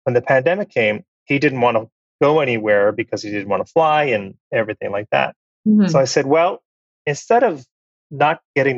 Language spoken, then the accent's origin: English; Canada; I'm Canadian. Canada is my home and native land.